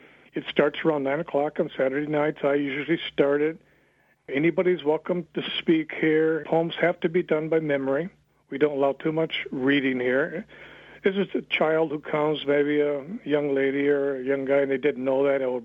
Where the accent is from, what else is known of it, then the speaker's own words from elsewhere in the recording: Marion, Michigan, United States; I was born in Cadillac, but I was raised in a little town of about 800 people south of Cadillac, southeast of Cadillac, called Marion.